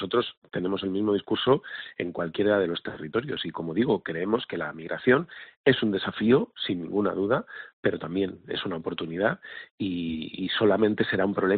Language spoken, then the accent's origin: Spanish; Castile and León, Spain; Fíjese, yo de donde vengo, Castilla y León